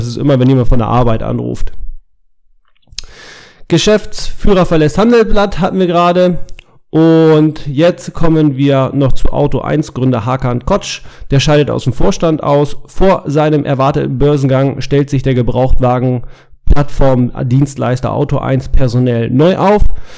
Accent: Hamburg, Germany; gute Nachrichten aus Hamburg. Meine Heimatstadt

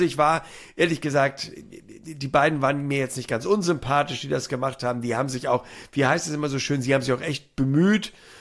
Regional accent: Hamburg, Germany; Es ist zwar für mich als Hamburger schon ziemlich weit südlich

